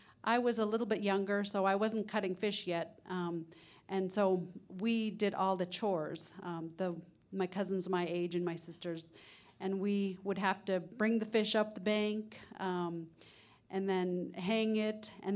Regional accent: Huslia, Alaska, United States; So I'm from Huslia, which is in the northern interior of Alaska, way up northwest of Fairbanks. And I grew up in fish camp from the time school got out to the time it started again.

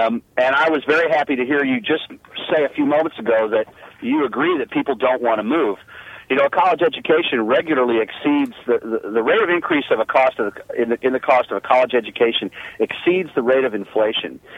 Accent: Anchorage, Alaska, United States; As a graduate of UAF, I grew up in Anchorage, but I graduated from UAF.

